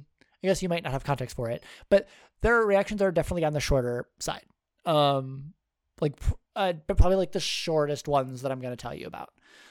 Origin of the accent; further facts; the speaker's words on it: Wisconsin, United States; Yeah, I'm Wisconsin, born and raised. I'm recording this in the same house where I grew up